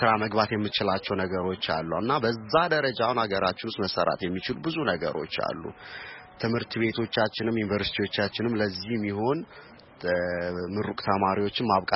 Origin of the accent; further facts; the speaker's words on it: Wondo Genet, Sidama, Ethiopia; moved away as an adult; now in Modena, Italy; ከጣሊያን ሞዴና ነው የመጣሁት። ተወልጄ ያደኩት ወንዶ ገነት የሚባል ከተማ ነው።